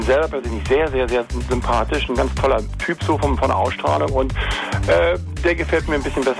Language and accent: German; Süsel, Schleswig-Holstein, Germany; Ich komme aus Süsel.